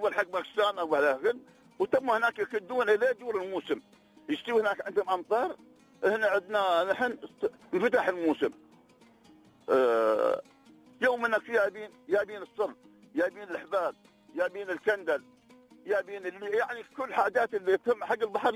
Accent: United Arab Emirates; نحن أبناء الإمارات

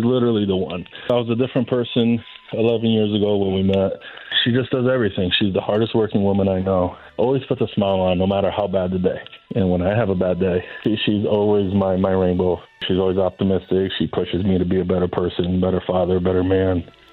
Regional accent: Brazil; moved away; I'm an immigrant. I was born and raised in Brazil, and I migrated here in 96. I'm legal.

